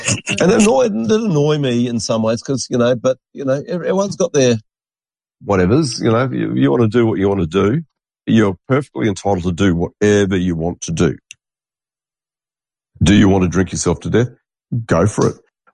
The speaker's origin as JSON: {"language": "English", "country": "New Zealand", "tie": "born or raised there", "said": "I grew up in New Zealand with parents that had grown up here and their parents had also been born in New Zealand, but their parents had come from England or Scotland or Ireland or Wales, whatever."}